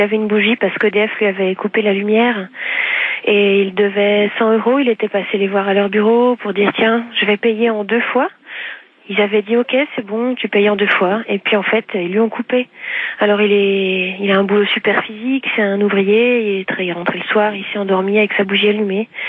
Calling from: Bourgogne-Franche-Comté, France; je suis près de Besançon.

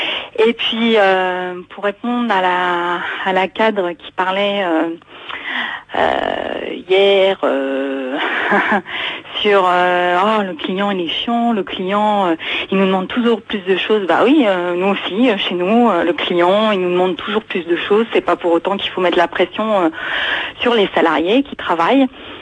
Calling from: Île-de-France, France; du Val d'Oise

